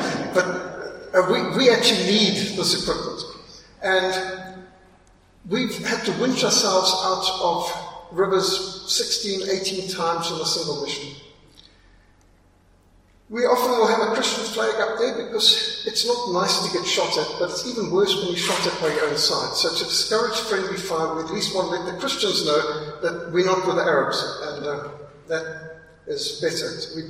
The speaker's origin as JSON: {"language": "English", "country": "Zimbabwe", "said": "So I found this chap, and I'm from Rhodesia, and immediately there was a rapport"}